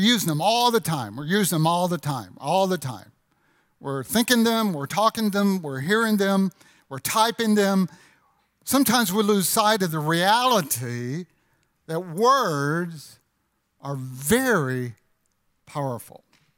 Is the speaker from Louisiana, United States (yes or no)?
yes; Louisiana, United States; Now, when I was a kid growing up near Camp Claiborne, I used to go there all the time